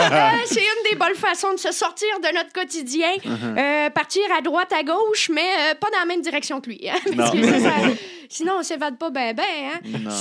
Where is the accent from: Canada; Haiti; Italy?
Canada; Matane, Quebec; Ouais, moi, je viens de Matane.